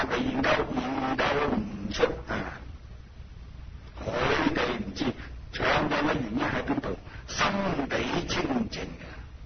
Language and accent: Chinese; China; now in United States; 我第一次回到祖国访问